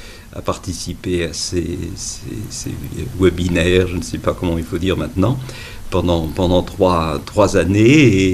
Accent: Paris, Île-de-France, France; je suis originaire de Paris, j'étais à côté de la rue des Rosiers

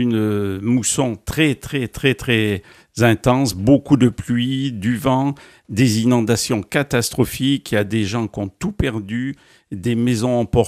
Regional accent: Nouvelle-Aquitaine, France; les températures du Népal l'hiver, ce ne sont pas celles de chez nous au Pays Basque

